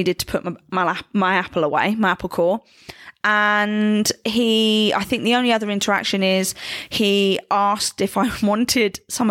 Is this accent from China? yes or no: no; England, United Kingdom; And, you know, being a Brit, I don't want to talk to anyone else.